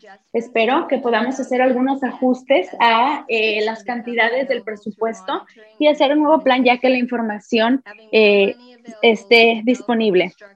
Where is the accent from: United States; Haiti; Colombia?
United States; California; born there; yo nací en Cameron, en el área AB 617.